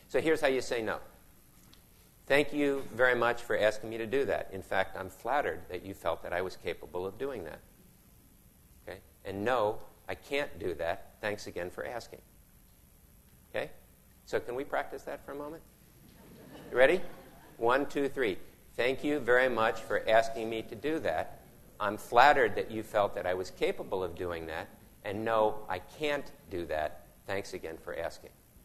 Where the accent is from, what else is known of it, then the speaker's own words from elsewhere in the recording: New Orleans, Louisiana, United States; I grew up here in New Orleans, and I lived in the same house from the time I was a year and a half old till the time I was 18.